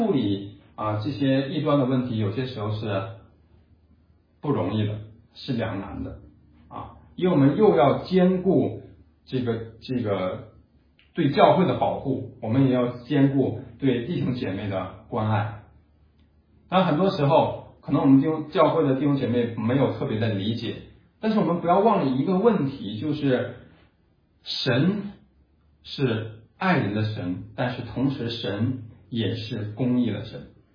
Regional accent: China; 就网上讲的说我们中国人这个有一种叫做这个中国式的宽容。

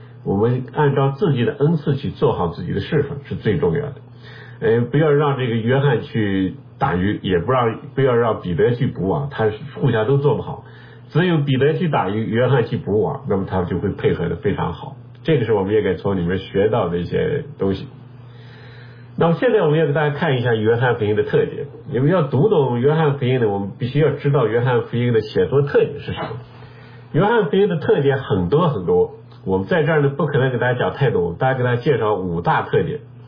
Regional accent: China; 因为我们中国人对道这个字呢有它非常深刻的含义在里面

